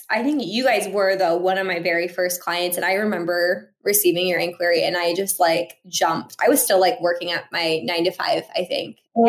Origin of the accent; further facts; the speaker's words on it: Des Moines, Iowa, United States; growing up in Des Moines, I always was told like, oh, you want to study graphic design? That's great. You're going to have to move to LA or New York City.